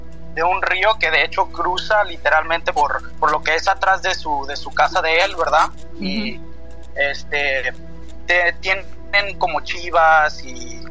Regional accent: Tlaquepaque, Jalisco, Mexico; now in Los Angeles, United States; Pues ya llevo casi 30 años aquí viviendo en California, en Los Ángeles. Pero pues soy de Guadalajara, de Tlaquepaque.

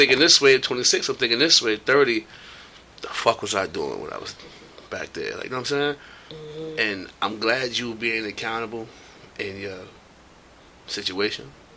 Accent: New York City, New York, United States; I'm from New York. I'm from Brooklyn.

